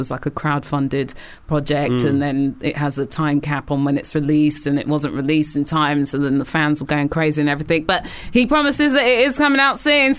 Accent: United Kingdom; But I think, like, obviously, we love to complain as British people.

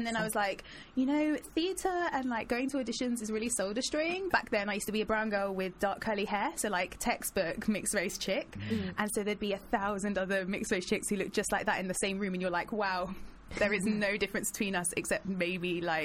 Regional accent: Kilburn, London, United Kingdom; Born and raised in Kilburn.

